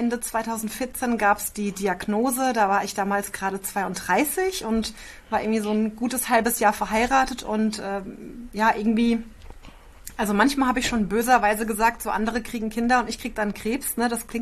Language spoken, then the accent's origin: German; Bavaria, Germany; Ich bin aus der Rhein-Main-Ecke, kann man sagen, Rhein-Main-Gebiet bei Aschaffenburg und bin jetzt 39, wohne seit einem guten halben Jahr hier mit Mann und unserem süßen Hund.